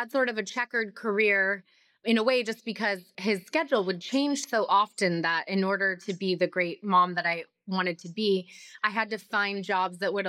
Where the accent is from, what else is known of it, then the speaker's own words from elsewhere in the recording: Northwest, United States; also born or lived in Atlanta; So I am born and raised in the Northwest.